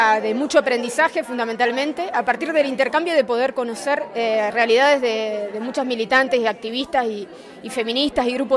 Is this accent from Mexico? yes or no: no; Rosario, Santa Fe, Argentina; Yo vengo de Argentina, de Rosario, de una organización que es Nodotau.